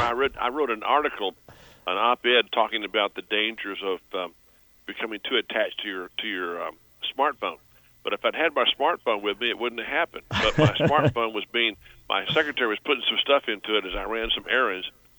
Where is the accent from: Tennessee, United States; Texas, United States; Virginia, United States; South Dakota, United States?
Texas, United States; I'm a carnivore. I'm a Texan.